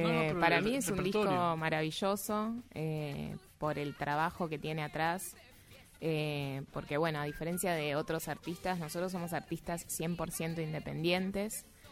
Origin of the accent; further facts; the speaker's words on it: Paso del Rey, Buenos Aires Province, Argentina; nuestro lugar, que es Paso del Rey. Nosotros somos de Paso del Rey de Moreno.